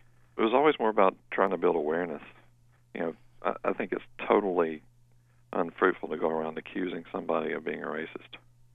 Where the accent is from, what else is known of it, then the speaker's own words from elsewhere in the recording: Alabama, United States; I grew up in Alabama, in a small town in central Alabama